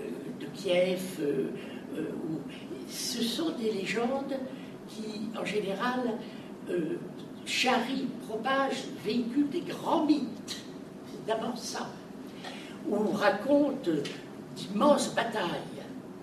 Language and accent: French; France; Vous doutez bien que, puisque je suis français, ça m'a mené à des paradoxes.